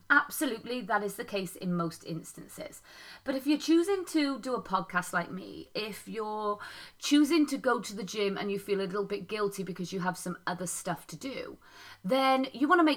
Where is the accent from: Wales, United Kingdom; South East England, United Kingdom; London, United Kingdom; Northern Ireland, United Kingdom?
Wales, United Kingdom; We're Welsh, so we use the word kutchy, which means comfortable.